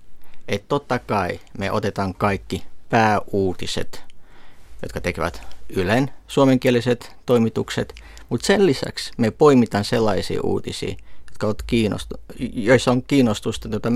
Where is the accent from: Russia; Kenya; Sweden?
Russia; Moscow; first language Russian; Finnish is a second language; now in Finland; mun kaikki sukulaiset on georgialaisia, mutta minä itse olen kotoisin Moskovasta, koska synnyin siellä ja äidin kieleni on kuitenkin venäjä. Et nyt asun Suomessa, georgialainen äidinkielenä venäjä.